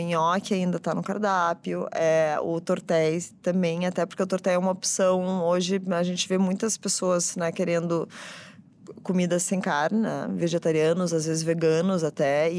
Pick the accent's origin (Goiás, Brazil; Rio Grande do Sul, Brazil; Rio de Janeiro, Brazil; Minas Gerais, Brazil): Rio Grande do Sul, Brazil; Bem, eu sou gaúcha, né?